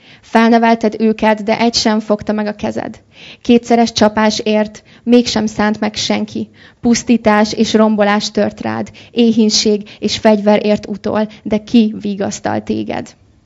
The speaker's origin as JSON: {"language": "Hungarian", "region": "Budapest", "country": "Hungary", "tie": "born or raised there", "said": "Budapesten az Agapé gyülekezetben nőttem fel"}